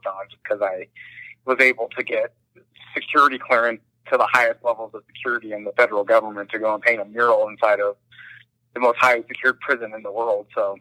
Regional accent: Pueblo, Colorado, United States; So whenever you were like, oh, I'm from Pueblo, they'd always be like, oh, those commercials, or they had heard of the mural.

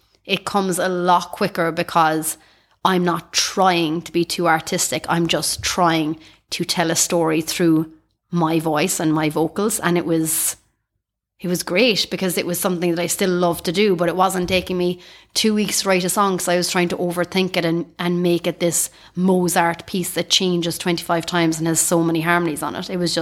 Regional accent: County Cork, Ireland; There's your one that can't pronounce her THs. So you know what? I'm rolling with it. I'm from Cork.

